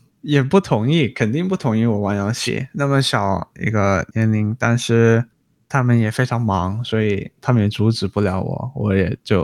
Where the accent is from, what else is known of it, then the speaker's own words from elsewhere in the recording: Australia; also born or lived in China; 我今年23岁，我在澳大利亚这边出生，我是一位电竞选手，现在是在 Fnatic 的俱乐部下去打电竞。我爸爸妈妈都是中国人